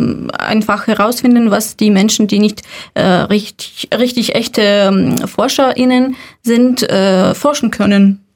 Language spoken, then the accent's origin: German; Russia; now in Germany; Ich bin in Deutschland seit 6 Jahren. Ich komme aus Russland.